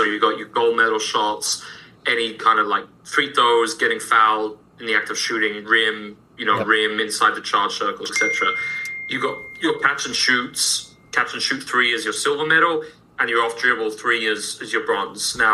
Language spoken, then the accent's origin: English; England, United Kingdom; now in United States; I see the similarities to me being an English guy coaching basketball in the US.